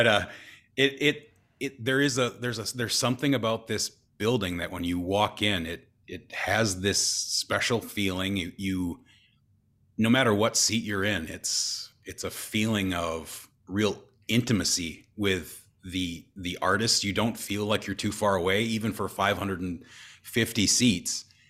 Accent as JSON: {"language": "English", "town": "Viroqua", "region": "Wisconsin", "country": "United States", "tie": "born or raised there", "said": "I'm from Viroqua. I grew up from Viroqua."}